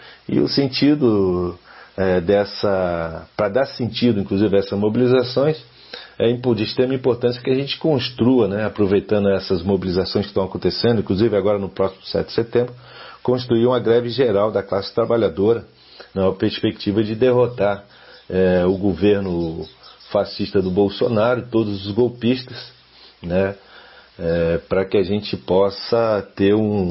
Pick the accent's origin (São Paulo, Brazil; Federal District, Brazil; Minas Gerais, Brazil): Federal District, Brazil; Brasília; sou de Brasília